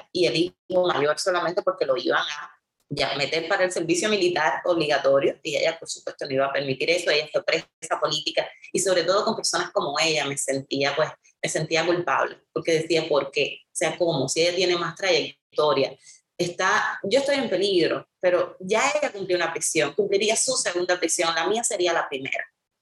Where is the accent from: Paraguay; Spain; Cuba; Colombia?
Cuba; now in United States; siempre los cubanos salimos muy flacos de Cuba, engordamos cuando llegamos a Estados Unidos